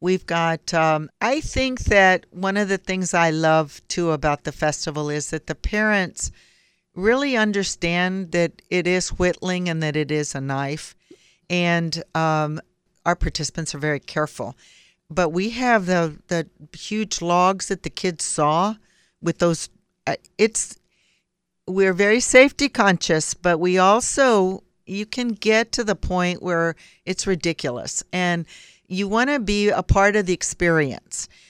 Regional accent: Texas, United States; Even though we're all American and we're all Texans, these are things that are important for who we are as people

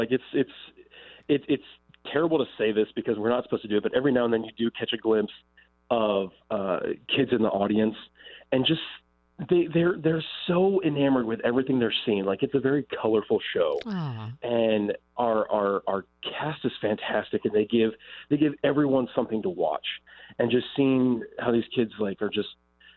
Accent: Columbus, Ohio, United States; Columbus.

